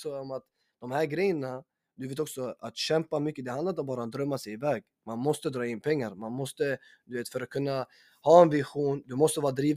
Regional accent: Tumba, Stockholm County, Sweden; Så det här stället där jag bor, jag kommer från Tumba, Storveten, det är mitt hem, uppvuxen här.

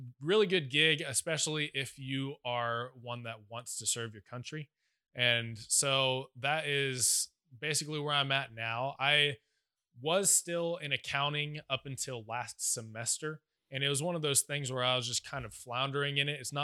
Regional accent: Edmond, Oklahoma, United States; Because I'm originally from Edmond, Oklahoma, and it was close, and it was cheaper for the most part.

